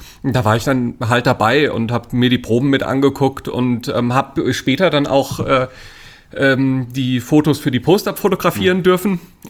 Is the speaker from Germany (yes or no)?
yes; Fulda, Hesse, Germany; In Fulda geboren und aufgewachsen.